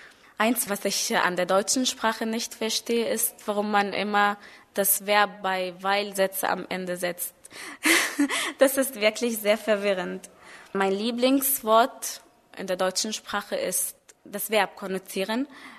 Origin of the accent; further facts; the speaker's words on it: Cairo, Cairo Governorate, Egypt; German is a second language; Ich mag Großstädte sehr, weil auch Kairo, mein Heimatstadt, eine Großstadt ist.